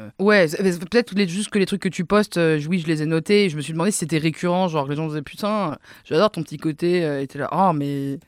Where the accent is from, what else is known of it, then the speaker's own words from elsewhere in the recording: Fontenay-le-Fleury, Île-de-France, France; Fontenay-le-Fleury.